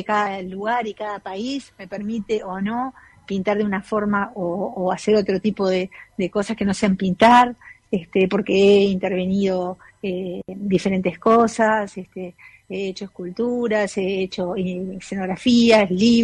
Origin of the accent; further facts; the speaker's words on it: Montevideo, Uruguay; yo nací en Montevideo y crecí en la parte de donde estaban todas las galerías.